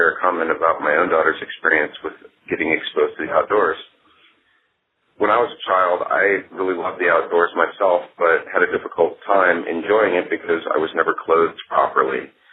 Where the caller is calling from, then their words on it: Anchorage, Alaska, United States; I'm calling in from Anchorage, Alaska.